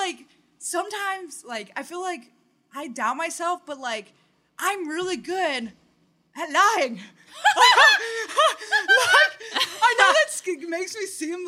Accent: Cleveland, Ohio, United States; I'm from Cleveland.

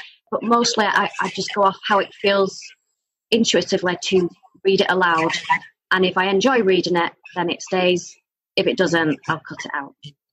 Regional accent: Burnley, North West England, United Kingdom; I don't think there's ever been a poetry night in my hometown in Burnley before that I know of or that anybody I know knows of.

